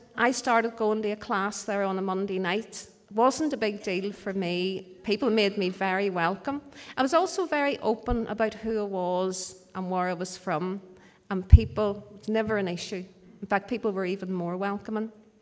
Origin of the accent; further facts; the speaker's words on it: Northern Ireland, United Kingdom; born there; This is Bryson Street, and I was born in Thistle Street, the street beside this. At the end of 1961